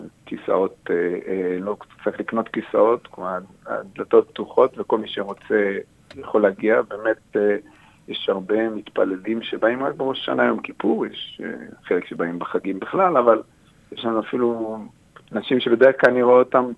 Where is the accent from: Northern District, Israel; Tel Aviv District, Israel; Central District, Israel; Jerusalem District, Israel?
Central District, Israel; Lod; now in Australia; במקום מישראל, מלוד.